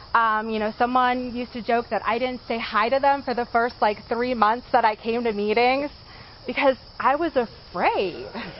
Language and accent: English; Patton, Pennsylvania, United States; And I grew up in Patton, PA, which is like 30 minutes away in a really small town. And I have no desire to ever move back there.